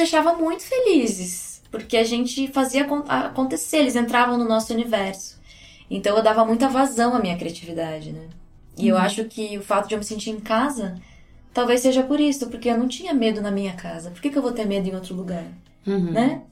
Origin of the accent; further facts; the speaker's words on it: Torres, Rio Grande do Sul, Brazil; na casa onde eu me criei, em Torres.